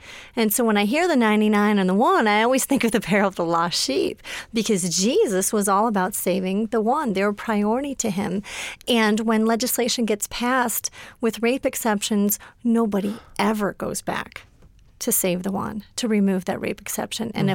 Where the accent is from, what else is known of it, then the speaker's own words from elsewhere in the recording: Michigan, United States; I'm from Michigan. My story is that I was adopted and raised in a secular Jewish home